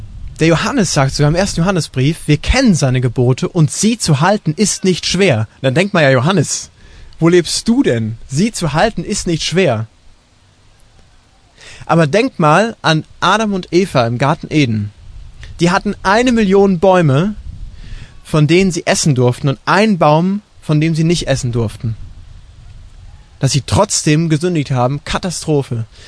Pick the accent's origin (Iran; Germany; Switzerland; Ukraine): Germany; Achenbach; Es ist schön, Christ zu sein in Achenbach, wo ich herkomme, weil fast alle Einwohner Achenbachs sind Christen.